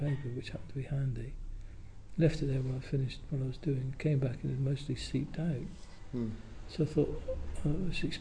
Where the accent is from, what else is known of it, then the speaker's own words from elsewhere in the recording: Yeovil, South West England, United Kingdom; I was born in Yeovil in Somerset, and we had. It was a sort of terraced house.